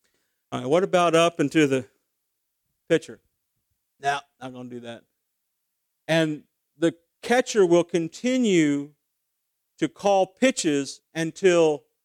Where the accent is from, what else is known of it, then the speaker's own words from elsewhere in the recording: Dallas, Texas, United States; So listen, I'm from Dallas